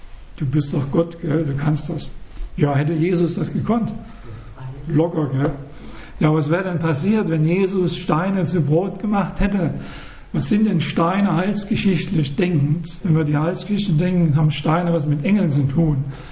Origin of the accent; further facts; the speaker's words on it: Saxony, Germany; Weil ich bin Sachse und da gibt es am Wochenende immer Kuchen.